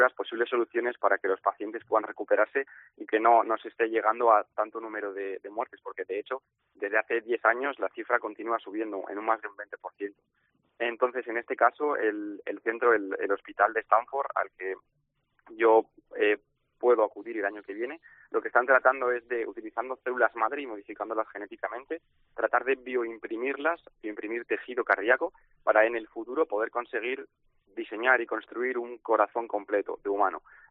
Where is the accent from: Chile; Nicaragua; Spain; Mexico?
Spain; Logroño, La Rioja; now in Pamplona, Spain; Realmente soy de Logroño, pero estos últimos años he estado viviendo en Pamplona